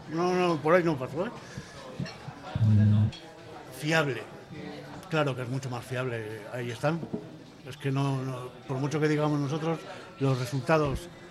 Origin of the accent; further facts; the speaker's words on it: Bilbao, Basque Country, Spain; No, sí, sí, somos bilbaínos. No, o sea, es verdad, somos muy bilbaínos.